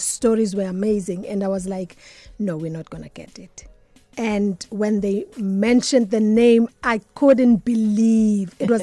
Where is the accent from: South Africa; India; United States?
South Africa; Sarafina, it just, you know, as a South African, you feel proud.